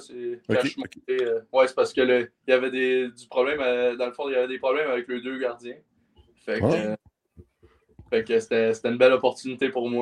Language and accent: French; Alma, Quebec, Canada; now in Cranbrook, Canada; Je viens d'Alma, au Québec. Puis là, en ce moment, je joue à Cranbrook dans la BCHL.